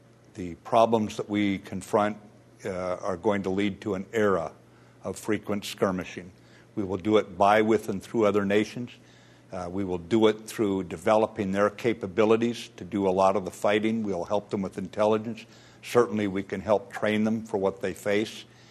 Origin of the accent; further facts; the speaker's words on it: the American West, United States; I'm from the American West. We have forest fires out there.